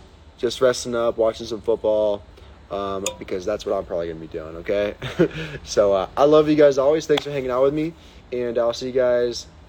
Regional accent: Pittsburgh, Pennsylvania, United States; I'm from Pittsburgh. And so we had like the Pittsburgh Penguins come from, you know, obviously Pittsburgh for a hockey game.

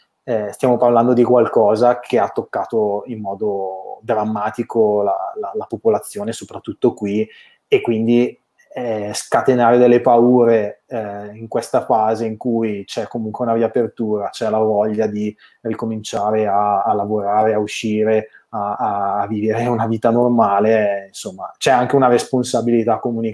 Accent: Bergamo, Lombardy, Italy; questo fa molto male da bergamasco, lo dico

